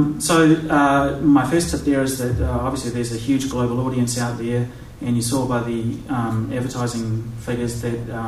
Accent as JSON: {"language": "English", "country": "New Zealand", "said": "readership in my home country, New Zealand, is less than 1%."}